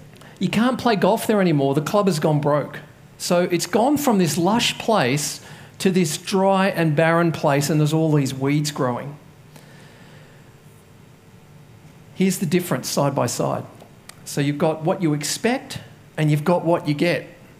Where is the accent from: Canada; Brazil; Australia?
Australia; Katoomba, New South Wales; That's my hometown, Katoomba.